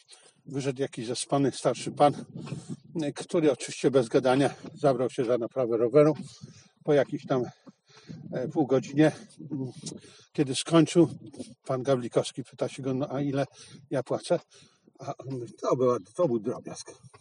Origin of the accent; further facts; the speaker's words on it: Zabrze, Silesian Voivodeship, Poland; kiedy jeszcze mieszkałem na Śląsku, byłem młodym chłopcem i nasi górnicy, ja przecież w Zabrzu się urodziłem, więc w samym centrum, samego centrum, w punkcie 10 Śląska Górniczego